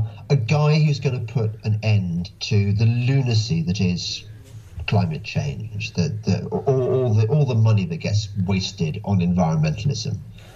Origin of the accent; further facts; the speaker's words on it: England, United Kingdom; I'm English and it's kind of macho American and I'm really not macho American.